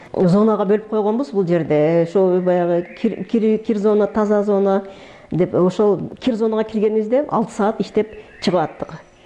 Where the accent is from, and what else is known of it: Batken, Batken Region, Kyrgyzstan; born or raised there